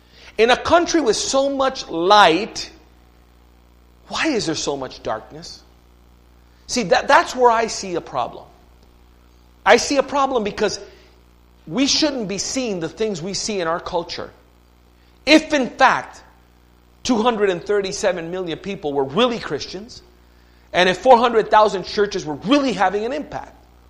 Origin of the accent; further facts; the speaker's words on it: Miami, Florida, United States; I'm Cuban background, Cuban parents, born and raised in Miami, Florida, which is almost Cuba. But it's United States. So I'm fluent in both English and Spanish.